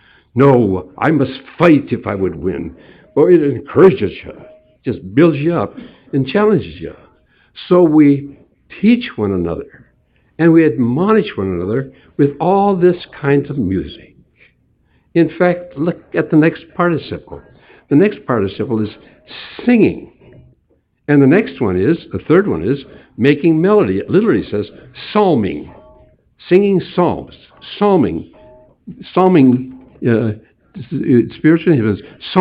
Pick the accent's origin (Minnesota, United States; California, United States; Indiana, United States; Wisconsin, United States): Minnesota, United States; Hinckley; I grew up in Hinckley, Minnesota, in a gospel-preaching, Bible-believing, altar-calling, premillennial Presbyterian church.